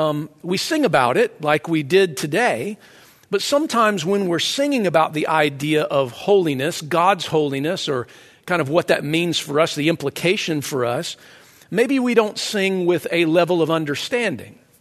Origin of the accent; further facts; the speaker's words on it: Georgia, United States; Growing up in Georgia, my neighborhood had a wooded creek that was nearby.